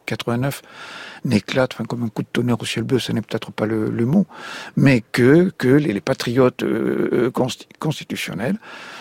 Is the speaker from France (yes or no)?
yes; France